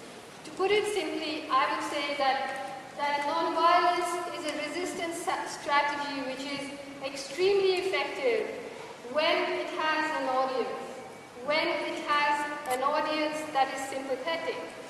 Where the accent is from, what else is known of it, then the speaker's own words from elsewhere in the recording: India; I come from India, and I can tell you that the whole place is in ferment.